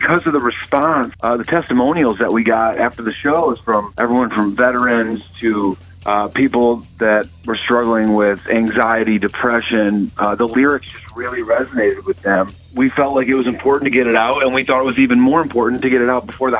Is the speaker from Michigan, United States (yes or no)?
yes; Michigan, United States; now in Los Angeles, United States; You know, I'm from Michigan